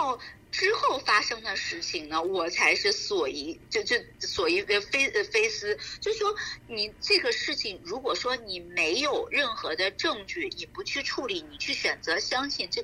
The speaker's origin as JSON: {"language": "Chinese", "country": "China", "said": "我们就是中国人，"}